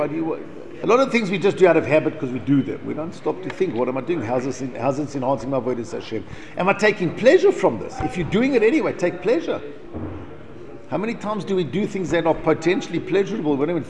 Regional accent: South Africa; Because I come from South Africa and that's what we have for breakfast

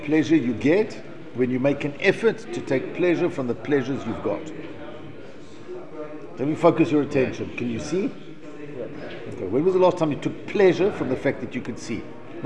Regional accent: South Africa; Because I come from South Africa and that's what we have for breakfast

